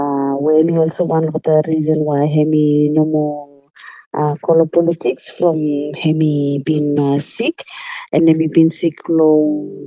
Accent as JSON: {"language": "English", "town": "Pentecost", "region": "Penama", "country": "Vanuatu", "said": "And we also serve as a former first floor president of Panama Province, and province where I'm from Pentecost, and we're starting."}